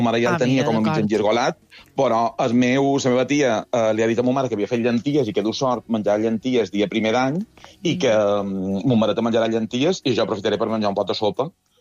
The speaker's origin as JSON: {"language": "Catalan", "region": "Balearic Islands", "country": "Spain", "said": "jo com a bon mallorquí, fins que arribes mes d'agost, no m'ha fet dins aigua"}